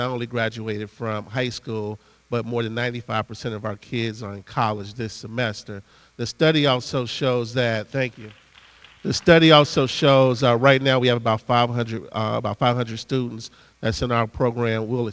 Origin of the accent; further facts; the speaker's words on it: Chicago, Illinois, United States; So I grew up in Chicago. I went to a Chicago public school, and they socially promoted me.